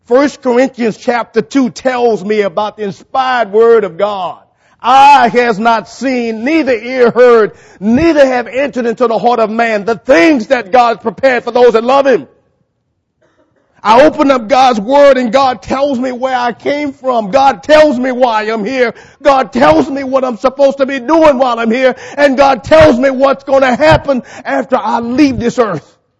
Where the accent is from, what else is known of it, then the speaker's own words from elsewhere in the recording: New Orleans, Louisiana, United States; I'm originally from New Orleans, flatlands, swamps, got a lot of lakes here. No mountains, but I remember when I was young, I was just infatuated with mountains.